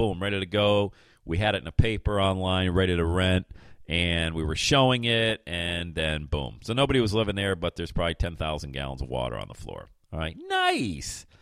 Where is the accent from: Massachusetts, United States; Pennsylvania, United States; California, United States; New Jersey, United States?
Pennsylvania, United States; now in Ohio, United States; I own rental properties 500 miles away in Pennsylvania. My hometown, I've talked about it 1,000 times, okay?